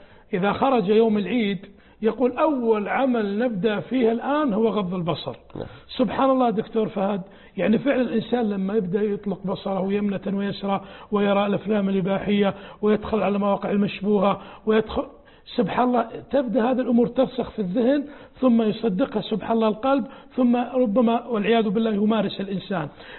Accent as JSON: {"language": "Arabic", "country": "Saudi Arabia"}